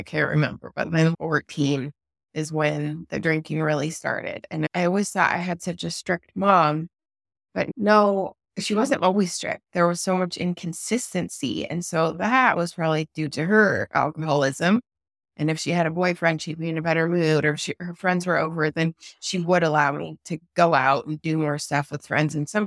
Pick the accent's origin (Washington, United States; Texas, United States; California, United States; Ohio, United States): Washington, United States; So I grew up in Washington State.